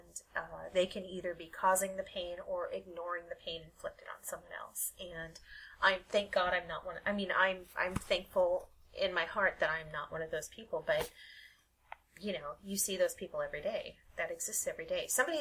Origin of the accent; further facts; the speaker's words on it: Minnesota, United States; but it's in Wisconsin, and I'm from Minnesota.